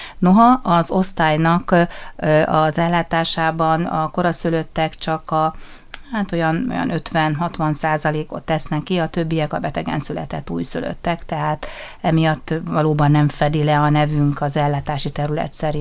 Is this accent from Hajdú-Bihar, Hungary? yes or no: yes; Debrecen, Hajdú-Bihar, Hungary; és amikor én debreceni vagyok